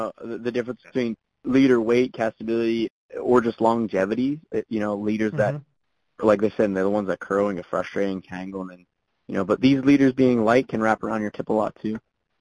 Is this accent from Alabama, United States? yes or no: no; Pittsburgh, Pennsylvania, United States; Yeah, my neighbor in Pittsburgh. I'm from Pittsburgh too